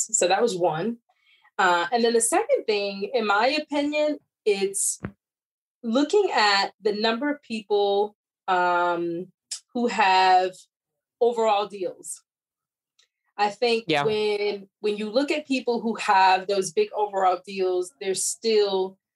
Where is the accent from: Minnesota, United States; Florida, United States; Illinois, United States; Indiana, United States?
Illinois, United States; I grew up in Chicago area. So I'm a Midwest girl, grew up outside Chicago, you know, went to school in Illinois.